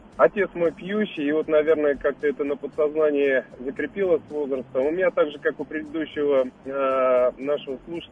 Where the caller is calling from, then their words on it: Dmitrov, Moscow Oblast, Russia; Я звоню из Подмосковья, из Дмитрова.